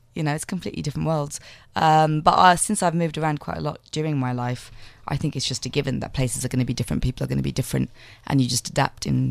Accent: Bagmati, Nepal; But yeah, I was brought up in Kathmandu Valley

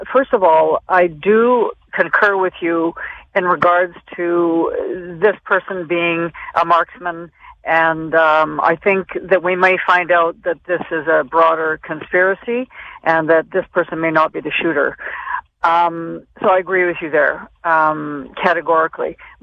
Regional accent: Canada; born there; I was born in this country. I'm a Canadian citizen.

